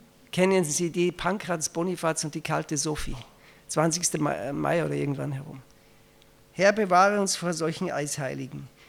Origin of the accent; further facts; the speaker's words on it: Austria; es war ja Schweizerdeutsch und ich war in Österreich, aber ich war Österreicher.